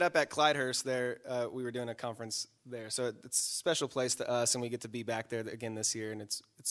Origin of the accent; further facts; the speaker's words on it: Loveland, Colorado, United States; I'm from south, like Colorado south, just straight down 25, and there you are. And born and raised in Loveland, Fort Collins area.